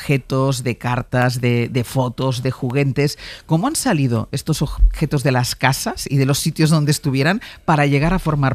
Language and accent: Spanish; Catalonia, Spain; en claro, mi caso, que soy catalana